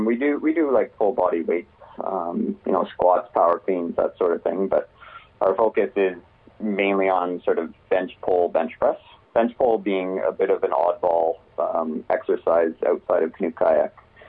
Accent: Halifax, Nova Scotia, Canada; also born or lived in Calgary; No, so my family moved back and forth between Calgary and Halifax. And on one of these occasions, we moved back to Halifax.

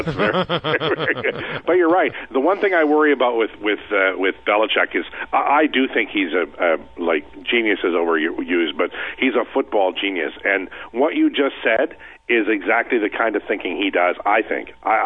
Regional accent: Saskatchewan, Canada; also born or lived in British Columbia; now in Edmonton, Canada; I am not an Edmontonian. I was born in BC and I grew up in Saskatchewan

